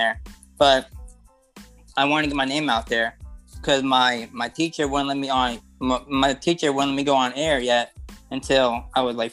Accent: Mesa, Arizona, United States; I'm from Mesa, Arizona. I am 25 years old.

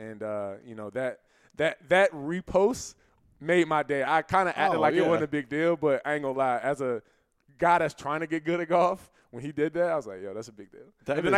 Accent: Virginia, United States; And these are all Florida kids. I'm from Virginia.

